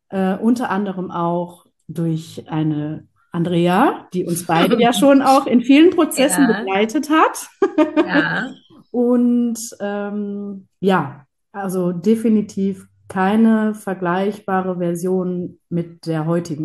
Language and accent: German; Bocholt, North Rhine-Westphalia, Germany; ich komme aus Bocholt.